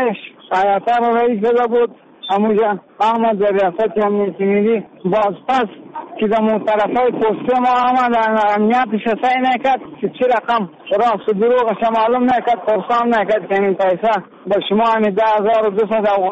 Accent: Afghanistan; ما از خدمتگارای افغان هستیم از افغانستان هستیم

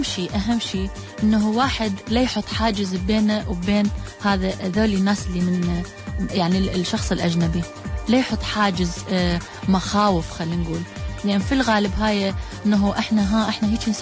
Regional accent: Iraq; احنا كعراقيين نقدر نعكس هذا، شنو احنا من شخصيات، شنو احنا طريقه تفكيرنا

